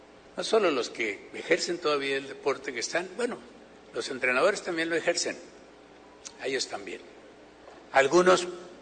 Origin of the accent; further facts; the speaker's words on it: Badiraguato, Sinaloa, Mexico; also born or lived in Mocorito / Guamúchil; Yo soy de Badiraguato, viví en Mocorito, también en Guamúchil. Ahí tengo sepultados a mis padres